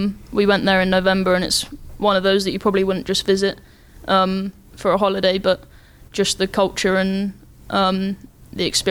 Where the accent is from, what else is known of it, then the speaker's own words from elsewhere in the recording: England, United Kingdom; now in Spain; Being English, I feel like I should say tea, but since being out in Spain, coffee has done it.